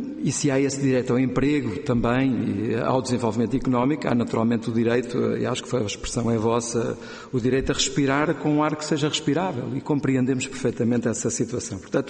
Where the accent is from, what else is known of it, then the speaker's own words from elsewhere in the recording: Barreiro, Setúbal, Portugal; Eu sou do Barreiro e, portanto, percebo bem aquilo que dizem